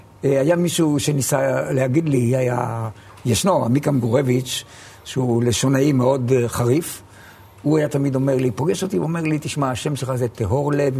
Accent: Yagur, Haifa District, Israel; שם גדלתי.

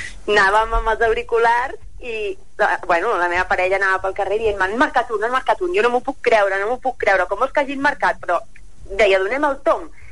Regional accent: Vilafranca, Catalonia, Spain; Som de Vilafranca, nosaltres.

